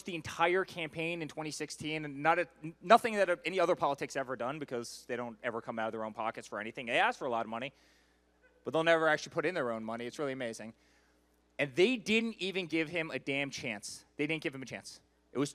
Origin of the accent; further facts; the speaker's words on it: New York, United States; Now, guys, I'm from New York, which I'm embarrassed to say now because New York is no longer what it was. Right now, I'm from Florida.